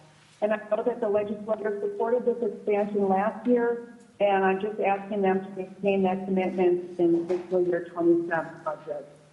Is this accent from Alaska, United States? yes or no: yes; Kenny Lake, Alaska, United States; I'm from Kenny Lake